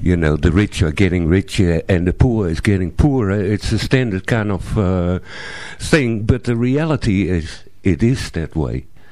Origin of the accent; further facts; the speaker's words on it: Netherlands; English is a second language; now in New Zealand; I was born and raised in Holland, and the social system was based on the minimum wage.